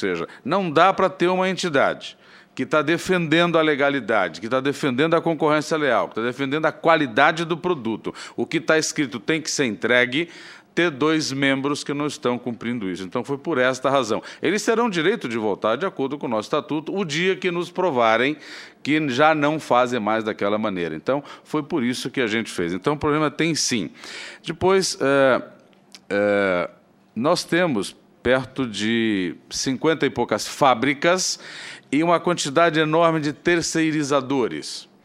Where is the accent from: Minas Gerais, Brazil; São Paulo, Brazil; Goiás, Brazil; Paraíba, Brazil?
Goiás, Brazil; ser entregue no interior de Goiás, ali na minha terra